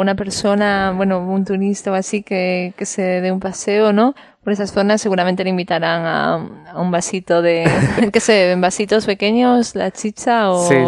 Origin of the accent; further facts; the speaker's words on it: Galicia, Spain; lo que le llamamos en mi tierra, en Galicia, la zorza